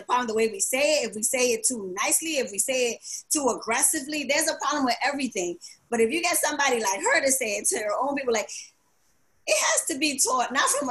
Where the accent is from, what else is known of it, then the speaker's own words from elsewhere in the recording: Honduras; I am a Garifuna woman, right? I am from Honduras. We're the Black Caribs